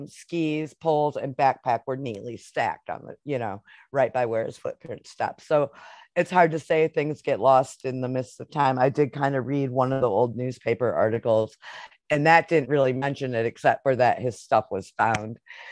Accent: Michigan, United States; But okay, growing up in Michigan and especially living in a, like, I lived for a decade up in Alpena

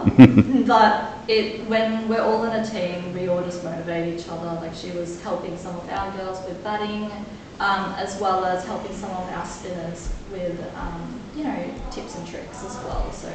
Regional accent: Gold Coast, Queensland, Australia; also born or lived in Japan; homegrown Aussie. Definitely, yeah, brought up on the Queensland side on the Goldie, but also lived in Japan for 2 years. And so Kindy and all that was all in Japan. Then switching over that language barrier, I don't think I spoke proper English until much later.

